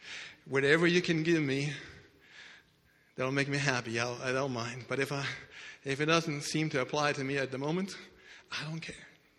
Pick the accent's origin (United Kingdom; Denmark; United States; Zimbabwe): Denmark; growing up in Denmark, I thought I found the truth